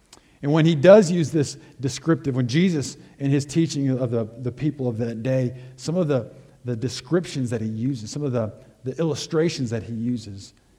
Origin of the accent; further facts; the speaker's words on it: Detroit, Michigan, United States; Now, I grew up just outside Detroit. There are not many shepherds up there.